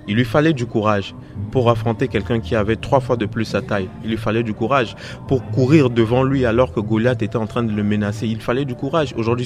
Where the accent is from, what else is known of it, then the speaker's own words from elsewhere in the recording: Central African Republic; Je suis Centrafricain, effectivement.